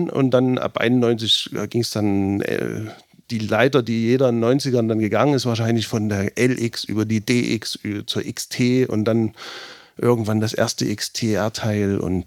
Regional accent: Gera, Thuringia, Germany; ich komme ja aus Gera

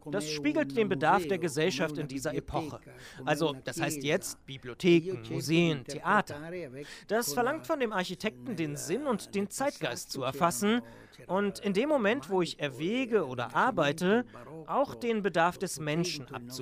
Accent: Ticino, Switzerland; Das war für mich der Hausberg. Ich bin in der Nähe aufgewachsen.

